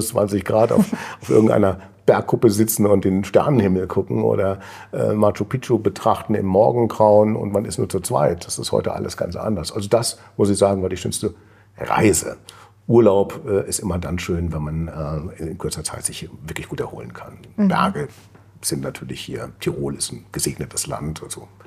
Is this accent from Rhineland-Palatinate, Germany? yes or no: no; Saarbrücken, Saarland, Germany; ich bin in Saarbrücken geboren und aufgewachsen, direkt an der französischen Grenze, sehr stark beeinflusst natürlich von Frankreich und von der französischen Lebensart.